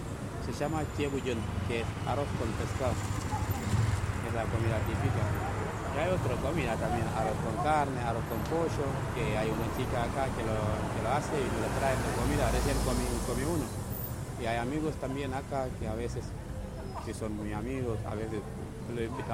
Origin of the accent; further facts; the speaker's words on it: Senegal; Spanish is a second language; Todo, echo todo de menos. Si fuera por mí solo, hoy mismo no dormiría acá. Me voy directamente a Senegal y no vuelvo más.